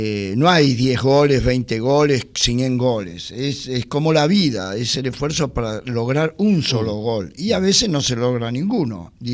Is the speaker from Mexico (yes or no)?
no; Buenos Aires, Argentina; yo nací en San Telmo. Y me crié en Liniers, aunque me nacionalicé boquense